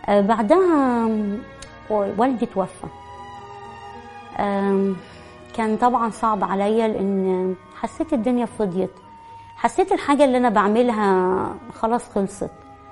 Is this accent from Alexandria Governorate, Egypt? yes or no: no; Asyut, Asyut Governorate, Egypt; والدكتور ده كان مشهور عندنا في اسيوط